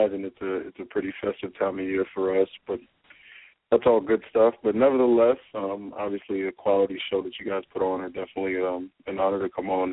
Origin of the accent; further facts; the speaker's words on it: Tampa, Florida, United States; I grew up in Tampa, Florida. Product of Florida.